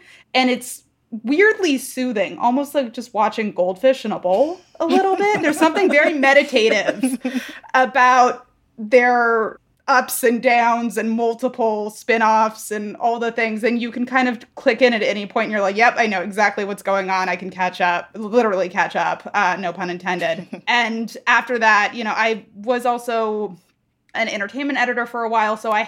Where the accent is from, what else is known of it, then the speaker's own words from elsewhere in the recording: Los Angeles, California, United States; I'm from Los Angeles. I used to hang out with my friends at Earth Cafe and Kitson